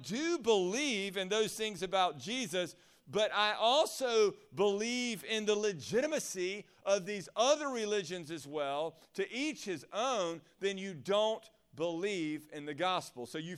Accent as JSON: {"language": "English", "town": "Chattanooga", "region": "Tennessee", "country": "United States", "tie": "born or raised there", "said": "I got a lot of friends in Chattanooga because I grew up in Chattanooga"}